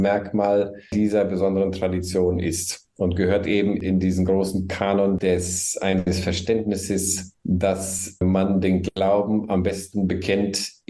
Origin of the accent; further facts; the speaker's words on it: Germany; also born or lived in Brazil; Die Großeltern sind aus Europa gekommen und nach Südamerika ausgewandert. Ungefähr als 10-jähriges Kind mit der Familie nach Deutschland gekommen und seither in Deutschland aufgewachsen, jedenfalls hauptsächlich dann in Deutschland lebend.